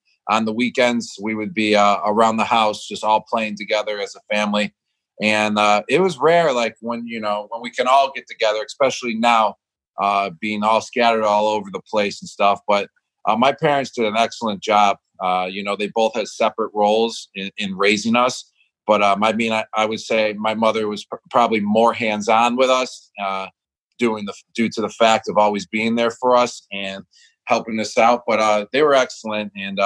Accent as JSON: {"language": "English", "town": "Buffalo", "region": "New York", "country": "United States", "tie": "born or raised there", "said": "especially growing up in Buffalo"}